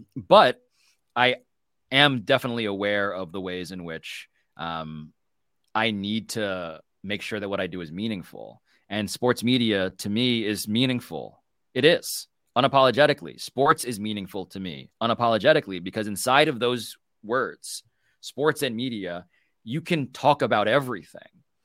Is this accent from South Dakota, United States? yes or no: no; Manhattan, New York, United States; I'm from New York natively, grew up in Manhattan, yep, like blocks away from MSG.